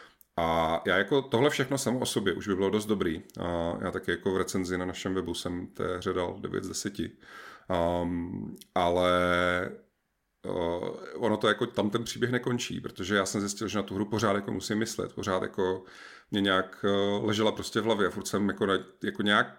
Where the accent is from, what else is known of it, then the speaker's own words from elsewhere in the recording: Olomouc Region, Czechia; protože já jako člověk, který část dětství strávil na horách, v Jeseníkách, tak prostě já mám obrovský jako vztah k horské přírodě